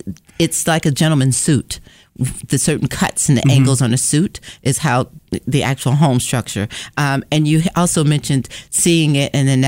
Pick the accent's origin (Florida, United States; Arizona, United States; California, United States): Florida, United States; also born or lived in New York; I was born in New York, but grew up in Florida.